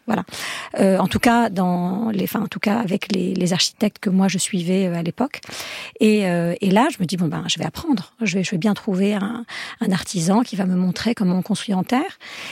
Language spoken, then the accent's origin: French; Algiers, Algiers Province, Algeria; c'est incroyable, j'ai grandi à Alger, je savais pas que ça existait.